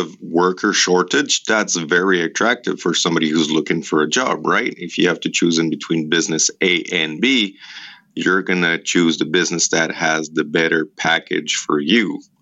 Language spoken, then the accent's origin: English; Italy; accent: Italian; English is a second language; I'm sorry for my Italian accent